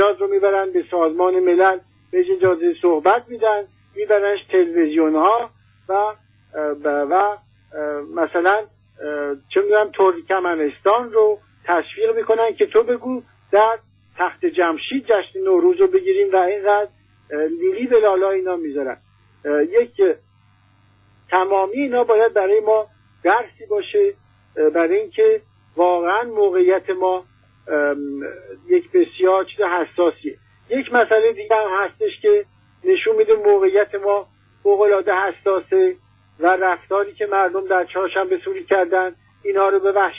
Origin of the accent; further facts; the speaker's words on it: Iran; چون ما ایرانی هستیم و فرهنگ خودمون رو داریم